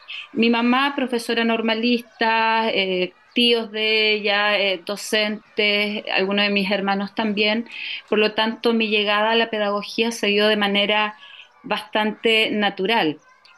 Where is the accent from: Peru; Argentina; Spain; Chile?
Chile; Quirihue, Ñuble; lo puedo luego traer a mi pueblo, a los jóvenes de Quirihue